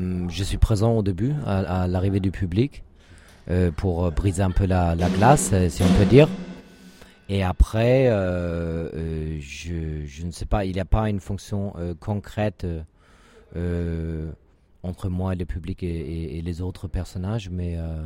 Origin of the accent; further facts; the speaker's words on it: Germany; now in France; Moi, je suis allemand, mais j'habite en France.